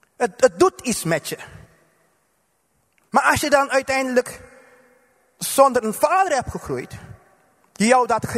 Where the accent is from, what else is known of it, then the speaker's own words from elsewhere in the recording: Curaçao; Waar ik vandaan kom, uit Curaçao